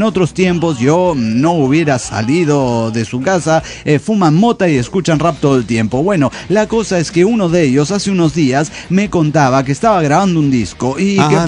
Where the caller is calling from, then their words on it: Rosario, Santa Fe, Argentina; Soy la sacerdotisa de Millacal de Rosario, Argentina.